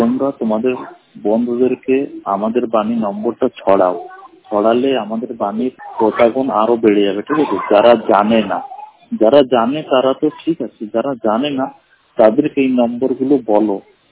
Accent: Allahabad, Uttar Pradesh, India; আমার বাড়ি হলো ইলাহাবাদ, আমি বিচক্ষণ অন্ধ।

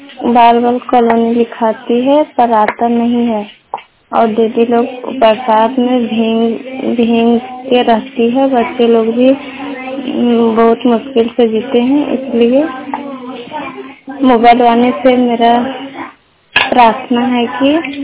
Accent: India; मेरा गांव का नाम सुंदर धनवा पोस्ट मछवाना थाना नोटाही जिला कोरोना।

